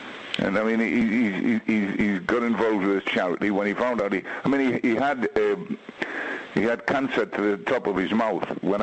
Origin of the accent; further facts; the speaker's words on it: North East England, United Kingdom; We're both Geordie lads